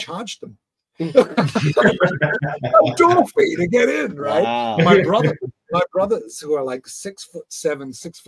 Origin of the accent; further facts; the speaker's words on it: New Zealand; I'm a Kiwi.